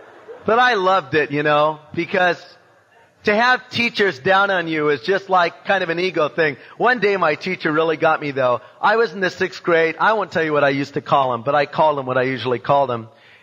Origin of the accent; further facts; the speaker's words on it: Long Beach, California, United States; born there; I was born in Long Beach in 1952 and my mom was married and divorced 7 times.